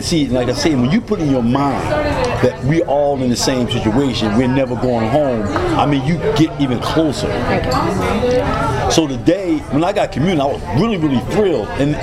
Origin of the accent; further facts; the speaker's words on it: Philadelphia, Pennsylvania, United States; I grew up in North Philadelphia, came through the fire, steel.